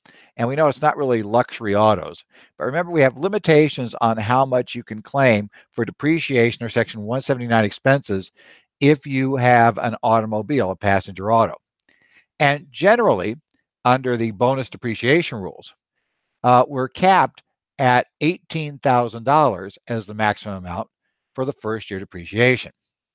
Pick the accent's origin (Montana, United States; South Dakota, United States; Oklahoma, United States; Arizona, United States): Arizona, United States; Phoenix; from Phoenix